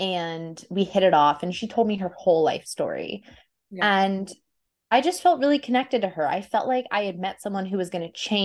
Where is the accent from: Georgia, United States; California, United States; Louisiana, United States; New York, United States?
New York, United States; New York City; I grew up in New York City. I remember being in my New York City apartment, and Upper West Side, and not Brooklyn.